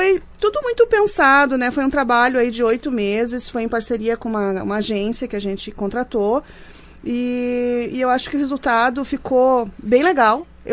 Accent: Caxias do Sul, Rio Grande do Sul, Brazil; a gente é de Caxias do Sul, sim. Algumas pessoas nos perguntam, ah, vocês são daqui? Sim, a gente é daqui.

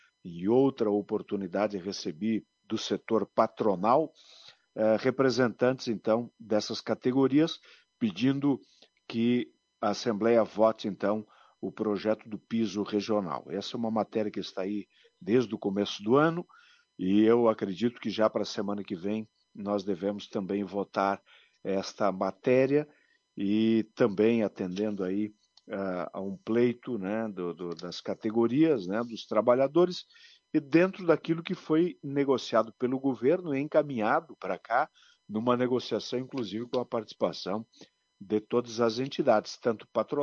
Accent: Marau, Rio Grande do Sul, Brazil; sempre sou grato ao povo de Marau, à minha terra, à minha gente

